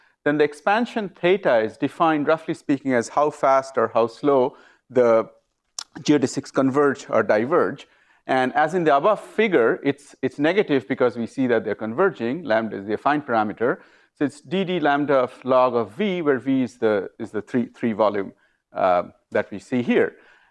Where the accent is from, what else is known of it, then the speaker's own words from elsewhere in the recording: Lethbridge, Alberta, Canada; I'm from Lethbridge in Alberta, in Canada